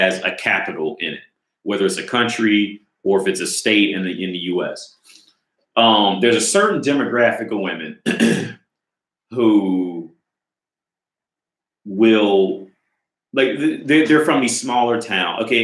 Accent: Ohio, United States; and I'm from Ohio. So like Ohio, we have Cincinnati, Columbus.

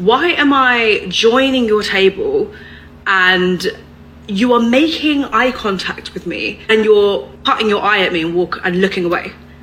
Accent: United Kingdom; Like, I'm British. We are unfriendly as fuck.

